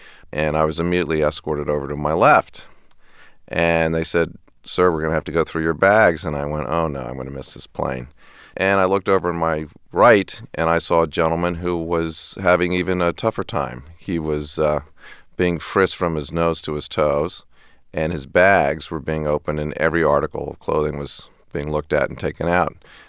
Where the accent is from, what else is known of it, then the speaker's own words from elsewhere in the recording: Washington, District of Columbia, United States; I'm from Washington, D.C., native.